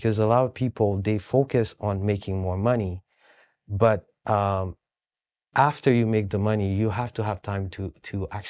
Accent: Haiti; the Haitian community mostly, because I'm from Haiti.

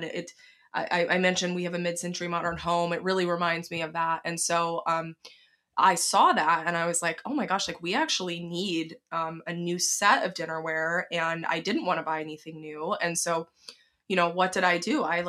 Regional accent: the South, United States; I'm from the South, and my mom and my grandma were like aghast when I said, I am not registering for china.

